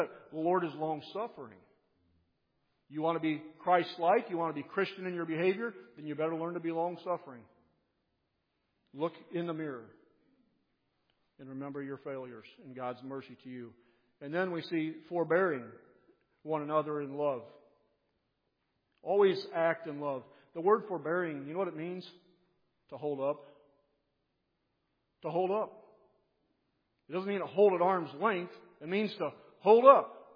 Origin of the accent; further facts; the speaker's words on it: Indiana, United States; well, you know, I'm from Northern Indiana, so I'm going to go buy a Cubs game.